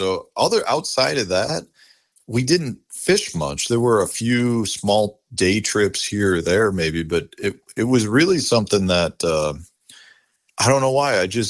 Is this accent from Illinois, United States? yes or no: yes; Chicago, Illinois, United States; being that I grew up in Chicago, like by Wrigley Field.